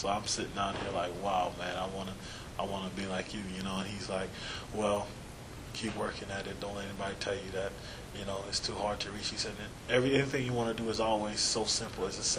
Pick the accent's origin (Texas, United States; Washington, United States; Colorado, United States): Texas, United States; Like, I'm from Texas, and he was like, you from Texas, and you don't listen to country music?